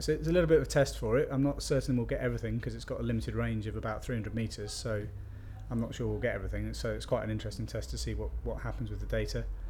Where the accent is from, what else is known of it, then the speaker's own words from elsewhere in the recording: Chester, North West England, United Kingdom; I come from Chester and I'm 34 years old.